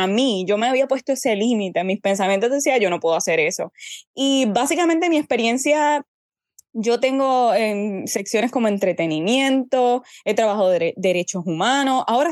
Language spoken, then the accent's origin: Spanish; Puerto Rico; Soy la única puertorriqueña que se ha ganado esa beca como estudiante.